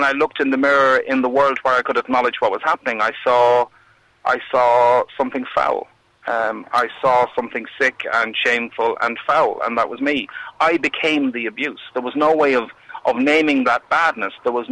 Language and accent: English; Wexford, Leinster, Ireland; moved away; I fled my hometown, Wexford, in January of 1984.